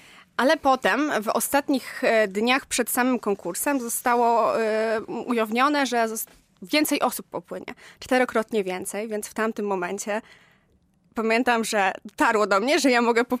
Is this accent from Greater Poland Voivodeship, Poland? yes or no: no; Lublin Voivodeship, Poland; Oczywiście jestem z okolic Lublina, więc mogłam pokazać moją rodzinną miejscowość